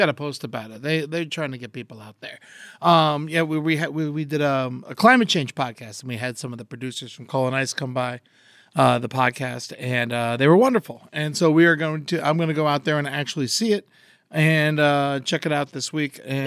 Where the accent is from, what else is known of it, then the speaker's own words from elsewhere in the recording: Florida, United States; I'm from Florida. I root for the South, you know, before I knew any better.